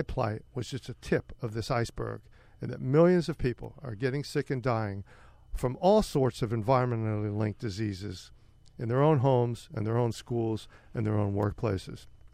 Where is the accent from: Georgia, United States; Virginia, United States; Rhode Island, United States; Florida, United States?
Florida, United States; Miami; I'm a Florida boy. I grew up in Miami. I went to high school in Miami.